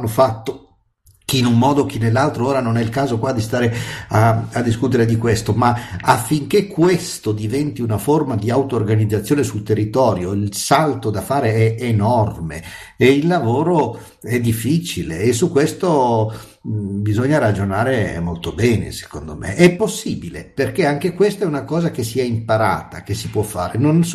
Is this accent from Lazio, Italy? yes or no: no; Lombardy, Italy; Io parlo, siamo a Milano, da Lombardo, una regione ricca, benestante, avviziata